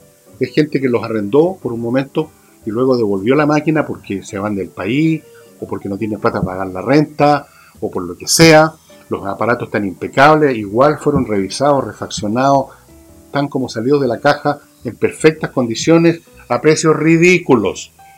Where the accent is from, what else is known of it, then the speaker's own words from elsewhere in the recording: Chile; todos somos chilenos simplemente, perdónenme, y todos somos originarios de alguna parte si es por eso. Hoy yo podría pedir una cuota entonces para los que tenemos una ascendencia por un lado francesa